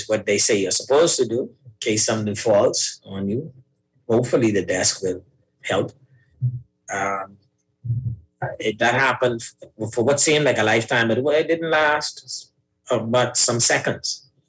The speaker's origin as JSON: {"language": "English", "country": "Bahamas", "said": "Being as I was from the Bahamas"}